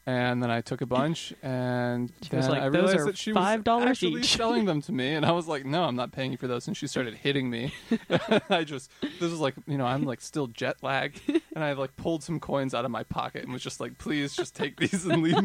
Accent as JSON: {"language": "English", "country": "United States", "said": "being my American self, I was like, that's BS."}